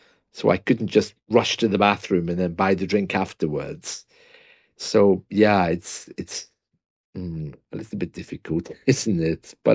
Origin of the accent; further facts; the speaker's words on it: United Kingdom; I came out and had to apologize because I'm British.